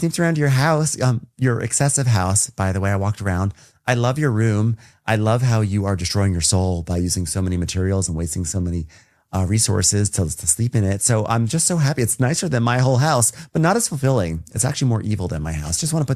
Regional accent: New York, United States; accent: New York; I'm hoping everyone's really enjoying my New York accent as I say water, water, water, water, water.

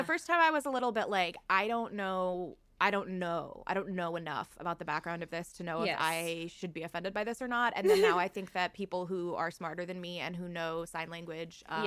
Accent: United States; I guess as an American, like, I didn't expect the outpouring of support to be so international

